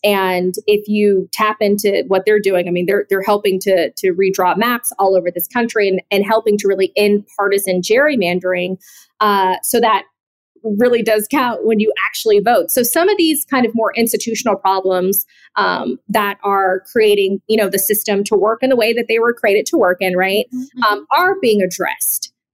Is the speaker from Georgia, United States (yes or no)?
yes; Atlanta, Georgia, United States; I'm from Atlanta. John Lewis was my congressman, like my entire life, basically.